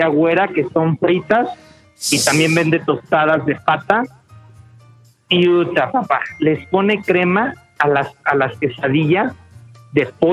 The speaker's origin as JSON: {"language": "Spanish", "town": "Tonalá", "region": "Jalisco", "country": "Mexico", "said": "Nada más porque dije que soy de Tonalá, Jalisco."}